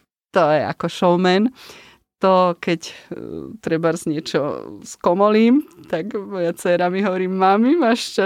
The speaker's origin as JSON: {"language": "Slovak", "town": "Nové Mesto nad Váhom", "region": "Trenčín Region", "country": "Slovakia", "said": "my sme teda od Nového mesta."}